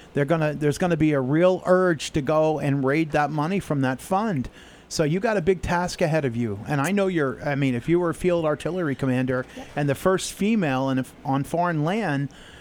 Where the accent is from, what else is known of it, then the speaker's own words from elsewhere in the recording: Westbrook, Maine, United States; My hometown of Westbrook, for the first time in 11 or 12 years, we shot down the first budget.